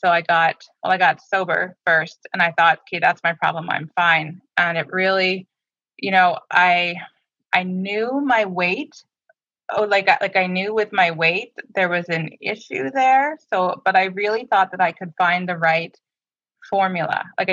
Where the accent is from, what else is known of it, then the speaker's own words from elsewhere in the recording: Canada; I'm Canadian.